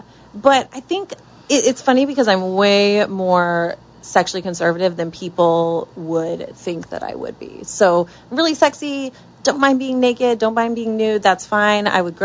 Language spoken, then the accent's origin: English; Iowa, United States; I was this girl from Iowa and I was getting these invites to the Playboy Mansion